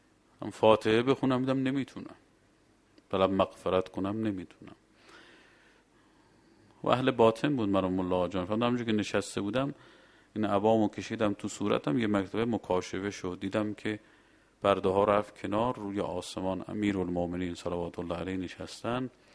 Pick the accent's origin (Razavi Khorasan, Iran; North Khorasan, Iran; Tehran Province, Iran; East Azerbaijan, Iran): Razavi Khorasan, Iran; Mashhad; ما خودمون بچه بودیم یادم میاد، ما بچه مشهدیم، مشهدم سرد سیره دیگه، خیلی هوا سرد میشد.